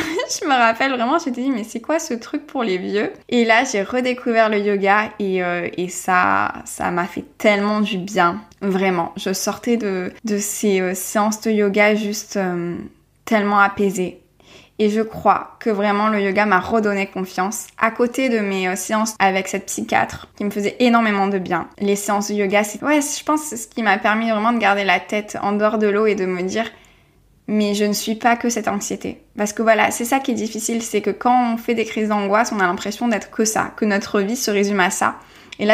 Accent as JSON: {"language": "French", "town": "Marseille", "region": "Provence-Alpes-Côte d'Azur", "country": "France", "tie": "born or raised there", "said": "je viens de Marseille, pour ceux qui ne le savent pas, j'ai grandi à Marseille et depuis 3 ans, voilà, j'avais quitté Marseille, quitté mes racines"}